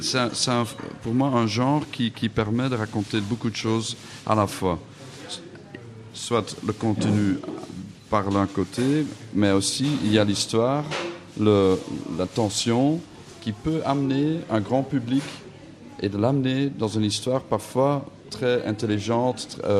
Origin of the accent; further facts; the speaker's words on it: Belgium; oui, je suis belge.